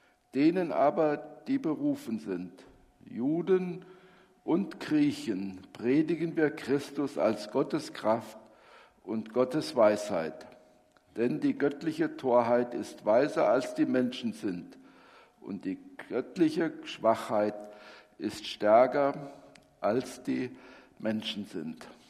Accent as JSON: {"language": "German", "country": "Germany", "tie": "born or raised there", "said": "von Simmershausen nach Dippach, das sind so zwei Orte, in meiner Heimat"}